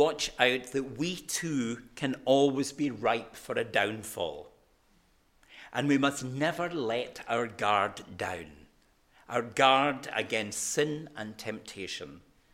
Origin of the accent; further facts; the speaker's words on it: Glasgow, Scotland, United Kingdom; although I'm a Glaswegian